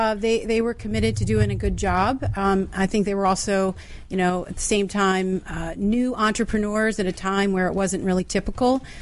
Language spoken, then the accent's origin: English; Ellicott City, Maryland, United States; I'm from Maryland, Ellicott City.